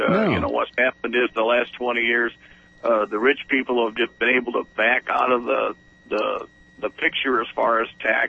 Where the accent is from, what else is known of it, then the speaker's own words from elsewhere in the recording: Toledo, Ohio, United States; Well, I'm not from Kenton. That's why. I'm from Toledo, and I'm a screaming liberal in a town that just has no clue.